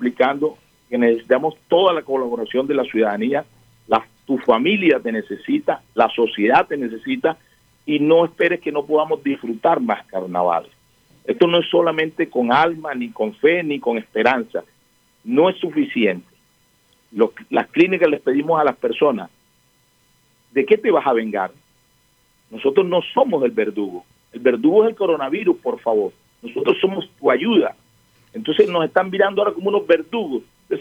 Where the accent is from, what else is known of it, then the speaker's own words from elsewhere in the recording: Barranquilla, Atlántico, Colombia; Yo entiendo a mi pueblo, yo soy barranquillero, me gusta el carnaval